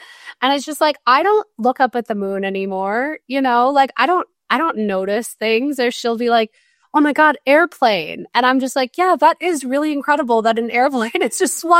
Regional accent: Arizona, United States; now in Los Angeles, United States; Like, we live in LA. I grew up in Arizona.

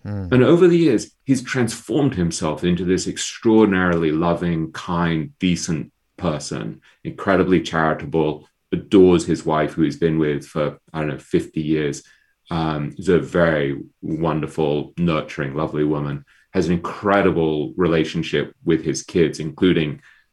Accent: England, United Kingdom; I'm an English intellectual snob by training and nature.

